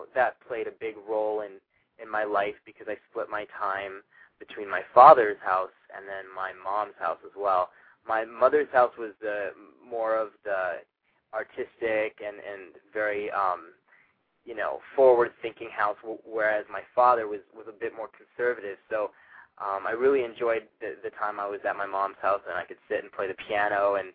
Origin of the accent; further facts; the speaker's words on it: Fort Collins, Colorado, United States; Yeah, I grew up in northern Colorado. It's a small city of about 100,000 people. It's called Fort Collins. It's a college town.